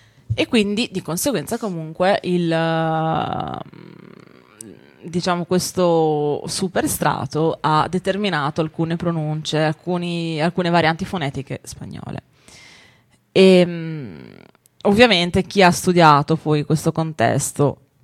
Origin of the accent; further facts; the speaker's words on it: Emilia-Romagna, Italy; cosa che avviene soprattutto dalle mie parti, quindi nelle parti del Ferrarese, nelle parti del Ravennate, di tutta l'Emilia-Romagna, insomma